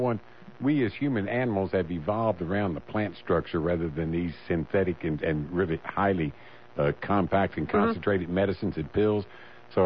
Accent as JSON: {"language": "English", "region": "Kentucky", "country": "United States", "tie": "born or raised there", "said": "hundreds of thousands of Kentuckians, my home state"}